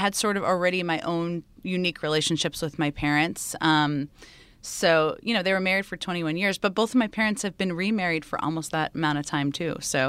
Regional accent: Connecticut, United States; Yes, the deep red state of Connecticut that I grew up in. So I grew up in Connecticut.

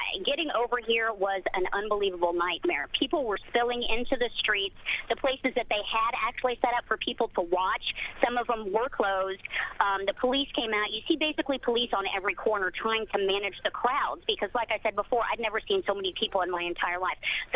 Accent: Oklahoma, United States; Well, I'm from Oklahoma. I've seen a lot of tornadoes.

